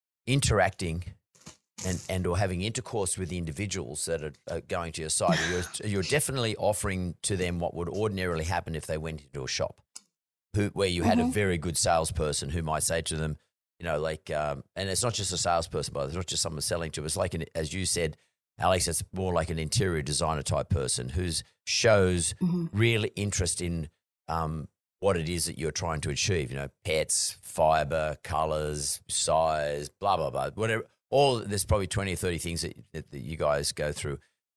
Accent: Australia; I think being Aussie sort of helps a little bit, to be honest with you, with the Australian market at least.

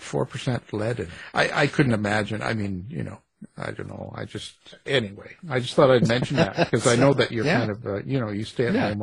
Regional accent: Canada; I'm a Canadian.

